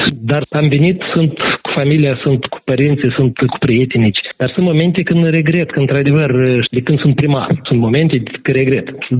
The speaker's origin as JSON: {"language": "Romanian", "country": "Moldova", "moved": "as an adult", "said": "Deci am plecat din Republica Moldova în 2008. Am plecat, credeți-mă, nu de zile bune."}